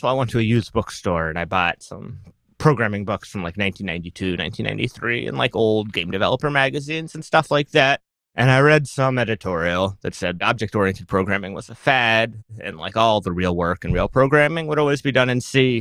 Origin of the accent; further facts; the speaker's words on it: Houston, Texas, United States; Yeah, I grew up in Houston.